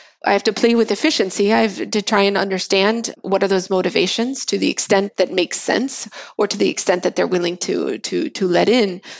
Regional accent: United States; moved away; I mean, I'm American, I grew up in the US, away from public transportation. Closest thing was the use of the DC Metro. Now I come in, I live in Europe, I don't own a car

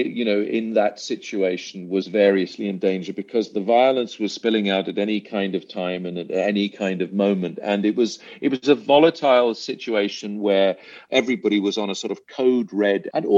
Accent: Belfast, Northern Ireland, United Kingdom; my early years growing up in Belfast.

